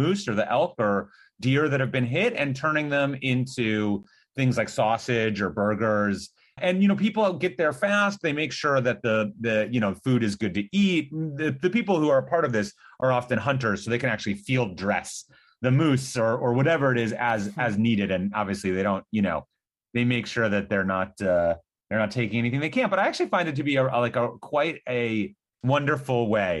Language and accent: English; Minnesota, United States; Yeah, so I'm from Minnesota originally, and this is like every summer we would go to the state fair